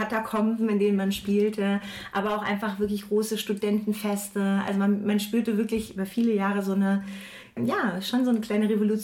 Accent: Berlin, Germany; so als pubertierender Mensch, der mit der Mauer bewusst auch aufgewachsen ist. Also ich bin aus West-Berlin.

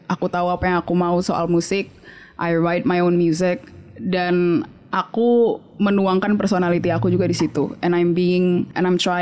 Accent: Jakarta, Indonesia; sebagai orang Batak yang tumbuh di Jakarta, aku tuh nggak bisa bahasa Batak sebenarnya. Tapi keluarga aku tuh Batak banget.

